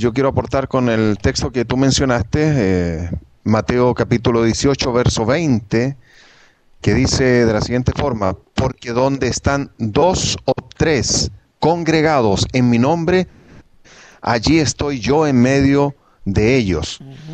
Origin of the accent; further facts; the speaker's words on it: Chile; Soy de Chile también, junto a mi familia, aunque no estoy viviendo en Chile en este momento